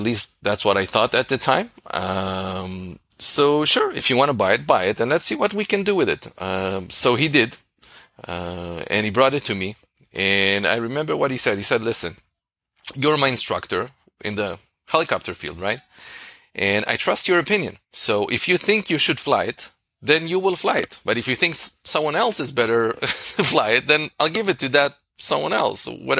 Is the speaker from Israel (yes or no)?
yes; Israel; I'm from Israel. I just turned 40